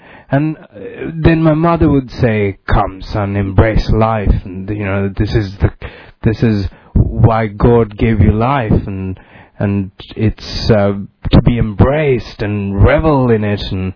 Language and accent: English; Sri Lanka; I grew up in Sri Lanka.